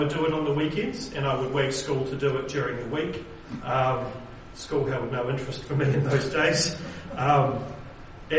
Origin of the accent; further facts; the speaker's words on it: Rangiora, Canterbury, New Zealand; Gerald Beattie, he was from my hometown of Rangiora in the South Island, now twinned with Zonnebeke in Belgium.